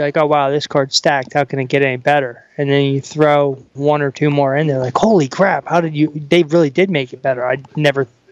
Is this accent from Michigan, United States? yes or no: no; Philadelphia, Pennsylvania, United States; I get that, but you got to also realize I'm from Philly.